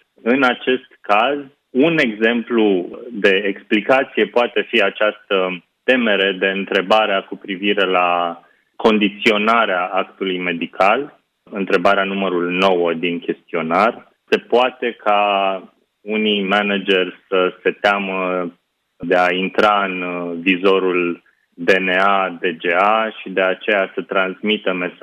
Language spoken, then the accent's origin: Romanian; Craiova, Dolj, Romania; eu sunt din Craiova